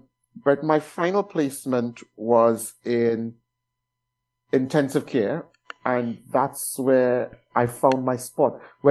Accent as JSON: {"language": "English", "country": "Trinidad & Tobago", "tie": "born or raised there", "said": "Because I didn't really see that where I grew up in Trinidad."}